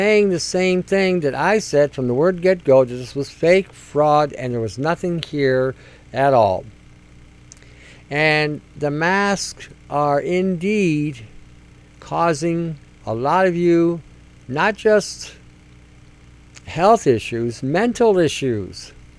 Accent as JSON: {"language": "English", "country": "Canada", "said": "We are not Chinese. We're Canadian."}